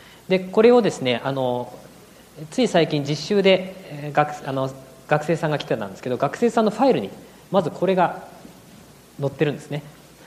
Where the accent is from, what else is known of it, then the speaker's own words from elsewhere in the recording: Togakushi, Nagano, Japan; 同じ私長野県の出身で戸隠という蕎麦が有名なところなんですけども